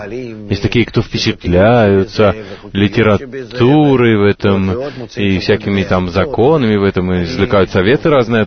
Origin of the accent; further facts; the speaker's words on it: Russia; Я родился, вырос в России